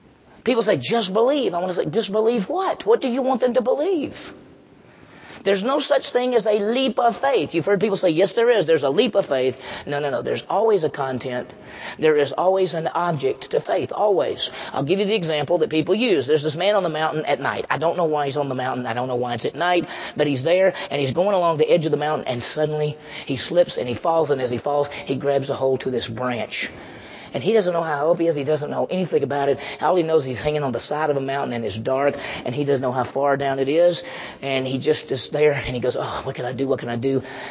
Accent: Vicksburg, Mississippi, United States; And my hometown got second place. But anyway, I was living in Vicksburg

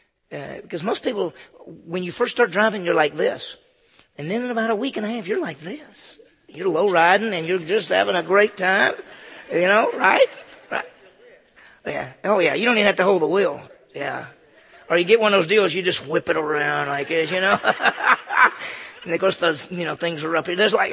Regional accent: Mississippi, United States; When I was growing up in Mississippi, you could get a learner's permit at 14 and a half and a driver's license at 15.

